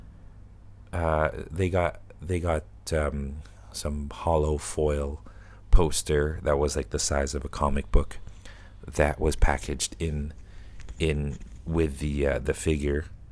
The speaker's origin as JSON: {"language": "English", "country": "Canada", "said": "I'm going to get Wolverine because it's Wolverine and I'm Canadian."}